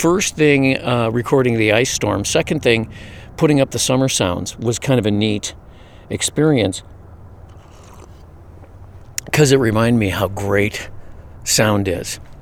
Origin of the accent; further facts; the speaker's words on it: Chicago, Illinois, United States; I'm from the Midwest. Most of the stuff, the oldest thing where I grew up in Chicago was Fort Dearborn